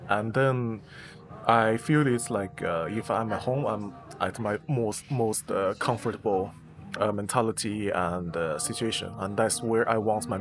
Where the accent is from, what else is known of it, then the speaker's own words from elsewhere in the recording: Mongolia; And it gives me a feeling that when I was in my hometown, when I go to the grassland, I do exactly the same thing.